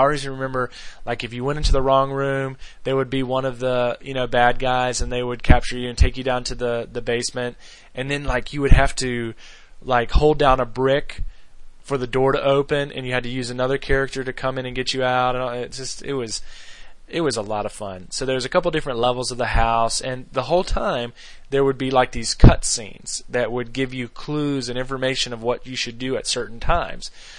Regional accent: Myrtle Beach, South Carolina, United States; we grew up together in the Myrtle Beach area.

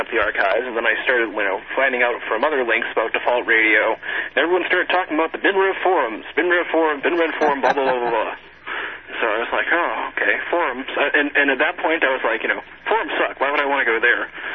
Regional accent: United States; Yeah, but actually, I'm an American, so I can sue about anything.

